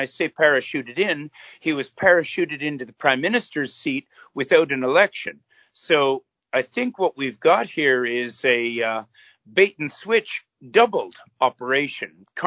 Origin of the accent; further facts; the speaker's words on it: Fredericton, New Brunswick, Canada; I'm speaking to you from my hometown, Fredericton, New Brunswick, in eastern Canada